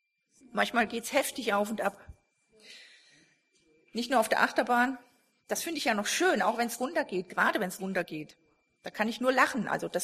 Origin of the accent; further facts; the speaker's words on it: Bellnhausen, Hesse, Germany; Ich komme aus Bellenhausen, das ist ja nur da um die Ecke